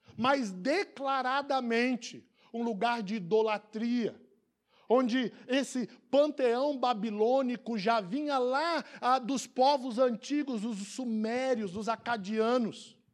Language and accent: Portuguese; Guarulhos, São Paulo, Brazil; Eu sou de Guarulhos, então eu vou usar minha cidade para ninguém ficar ofendido, né?